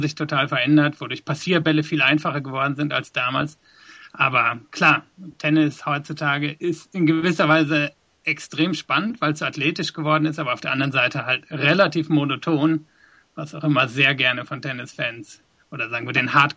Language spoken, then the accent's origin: German; western Germany, Germany; die aus Hamburg in die Gegend gezogen waren, wo ich aufgewachsen war in Westdeutschland.